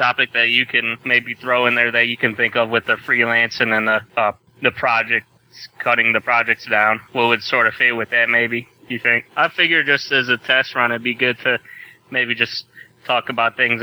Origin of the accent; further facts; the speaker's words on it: Ravenna, Ohio, United States; I'm a friend of Ben's. I'm from Ravenna, Ohio.